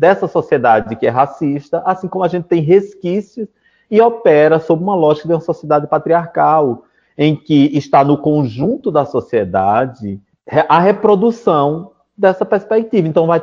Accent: Pernambuco, Brazil; na minha região, que eu venho lá de Pernambuco.

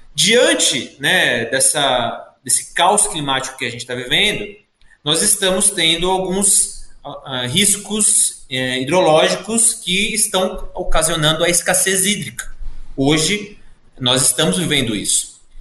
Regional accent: Piauí, Brazil; E no Piauí, né, minha terra

